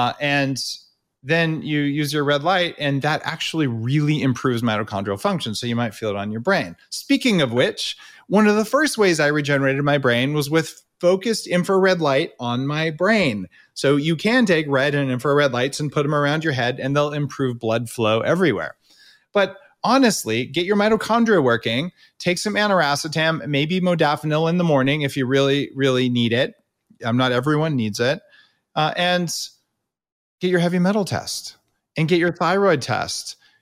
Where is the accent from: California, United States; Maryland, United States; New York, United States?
New York, United States; So yikes, as a New Yorker, I don't want to tell you not to take the subway